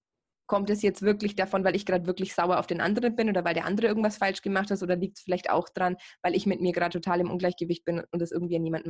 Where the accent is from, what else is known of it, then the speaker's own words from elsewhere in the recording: Bamberg, Bavaria, Germany; now in Munich, Germany; ich habe ja auch mein ganzes Umfeld eigentlich eher da, wo ich herkomme, eben aus der Bamberger Region da oben bei Nürnberg. Da ist meine Familie, da sind meine Freunde, da ist irgendwie mein ganzes soziales Leben.